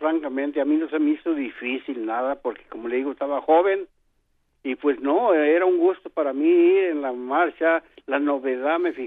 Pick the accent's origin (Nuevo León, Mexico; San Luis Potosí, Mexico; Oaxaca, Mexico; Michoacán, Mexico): Michoacán, Mexico; los de México, de mi pueblo